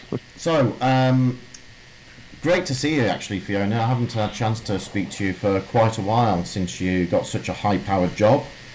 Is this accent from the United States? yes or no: no; Wales, United Kingdom; Growing up in North Wales in the mid-80s, proper jobs were pretty much factory work, and that didn't appeal to me.